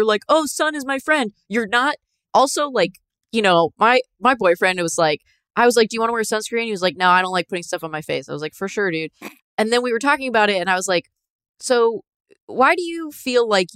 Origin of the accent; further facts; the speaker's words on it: California, United States; I grew up in Northern California.